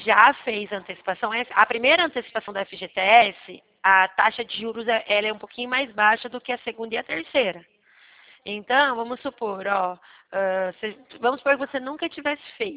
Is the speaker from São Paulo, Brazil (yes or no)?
yes; Leme, São Paulo, Brazil; Eu sou de Leme, São Paulo.